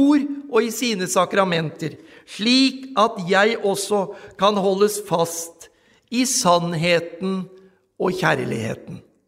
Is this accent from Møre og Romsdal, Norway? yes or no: no; Rygge, Østfold, Norway; jeg ifra barnsben av har fått høre Guds ord hjemme på Ekvoll Rygge, fått gå på søndagsskole på Betlehem bedhus, vært med yngres- og ungdomsgruppe, skolelag på Moss gymnas